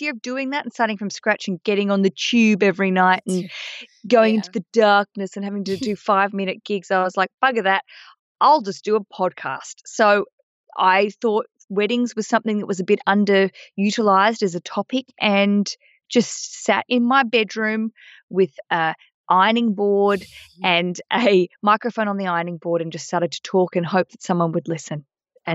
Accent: Australia; I used to write for a lot of you might hear my accent. I'm an Australian.

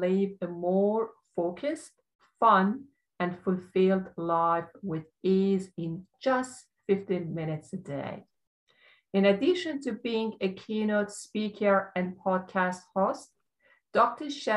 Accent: Melbourne, Victoria, Australia; I'm just from Melbourne, Australia, and we are just out of lockdown

